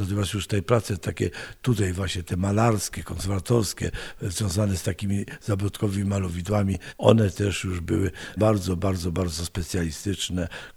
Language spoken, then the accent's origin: Polish; Skępe, Kuyavian-Pomeranian Voivodeship, Poland; born there; ja się urodziłem w takim niedużym miasteczku w województwie kujawsko-pomorskim, Skępe, gdzie właśnie jest takie bardzo, bardzo renesansowe, zabytkowe sanktuarium Matki Boskiej Skępskiej.